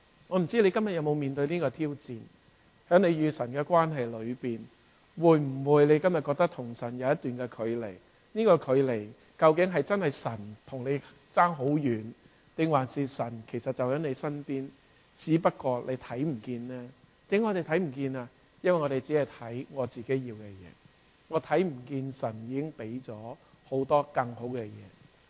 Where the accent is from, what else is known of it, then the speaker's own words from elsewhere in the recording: Hong Kong; 我是香港人